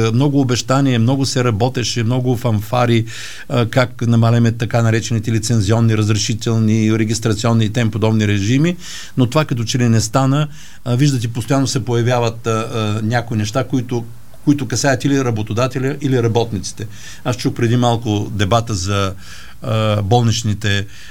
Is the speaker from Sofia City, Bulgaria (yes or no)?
no; Ruse, Ruse Province, Bulgaria; понеже аз съм от Руса